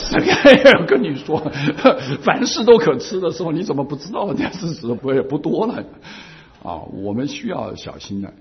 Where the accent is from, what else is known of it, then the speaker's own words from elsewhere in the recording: China; 身为中国人的福分就是我们什么都吃，又很会做啊